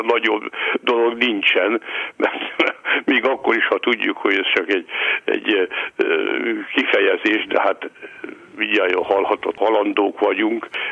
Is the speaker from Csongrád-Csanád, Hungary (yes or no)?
no; Baranya, Hungary; az a helyiség, ahol én születtem, Baranyos helyében, az ma már város, akkor még község volt, úgy mondhatnám, hogy az ormánság fővárosa, de hát mégiscsak egy nagy község volt. Én ott születtem